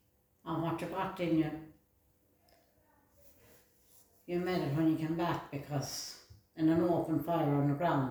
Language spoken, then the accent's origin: English; Leinster, Ireland; born there; I was born in Westmead, the Midlands.